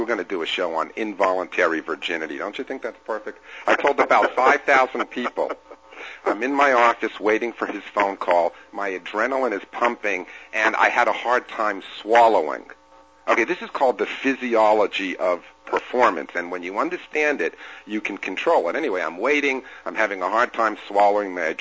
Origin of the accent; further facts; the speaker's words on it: New England, United States; now in New York, United States; I'm a New Yorker. It's the greatest city in the world, but I grew up in New England.